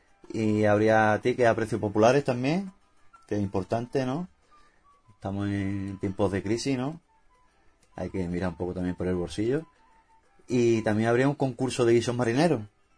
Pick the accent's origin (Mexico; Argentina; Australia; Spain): Spain; Andalusia